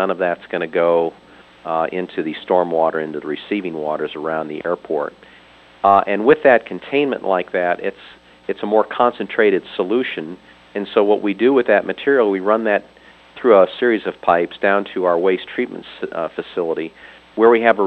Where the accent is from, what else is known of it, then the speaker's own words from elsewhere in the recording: Chicago, Illinois, United States; I think you all hail from Chicago. That's my hometown from many years ago.